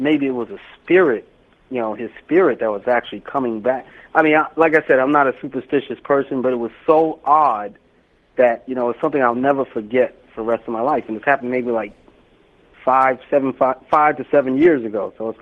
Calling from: Atlanta, Georgia, United States; Atlanta, Georgia.

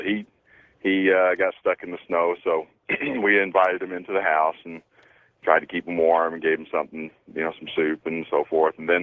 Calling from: Texas, United States; I'm calling from Texas.

